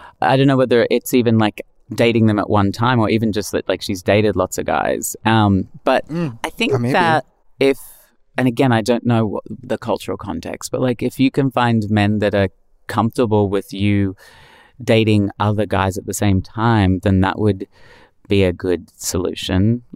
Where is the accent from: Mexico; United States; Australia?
Australia; It's very Australian. We're 2 Australian gals that have been friends for over 20 years